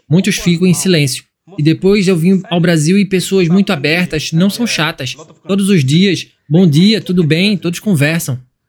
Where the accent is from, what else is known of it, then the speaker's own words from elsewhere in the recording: Bhutan; Portuguese is a second language; o meu dialeto do Butão.